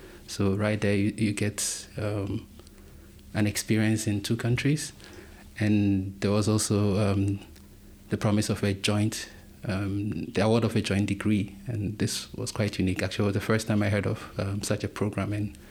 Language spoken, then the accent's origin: English; Ghana; I come from Ghana, a lovely country along the coast of West Africa. And I was born and raised there in a family of five